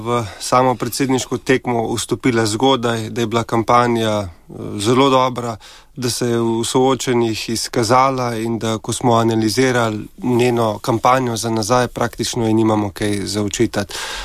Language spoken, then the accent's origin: Slovenian; Zgornji Tuhinj, Central Slovenia, Slovenia; prihajam iz Tuhinjske doline, to je del občine Kamnik, konkretno iz kraja Zgornji Tuhinj, kjer imamo cerkev Marije v Nebovzete, tudi neko, rečemo temu, manjše romarsko središče, vse mi ga tako dojemamo. Torej sem iz vasi, odraščal sem na vasi